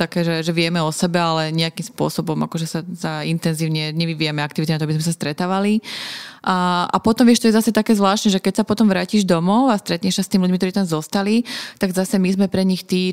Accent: Croatia; Slovak is a second language; now in Slovakia; keď na Slovensku som viac menej už Slovenka, alebo tu žijem už veľmi dlho, ale kedykoľvek som niekde vonku a pýtajú sa ťa, odkiaľ si, ja automaticky poviem, že z Chorvátska, bez zaváhania.

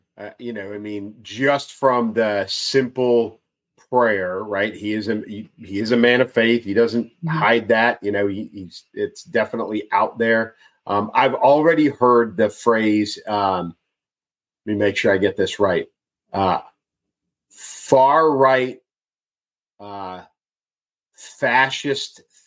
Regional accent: United States; is one of the most frustrating things there is for me as an American citizen.

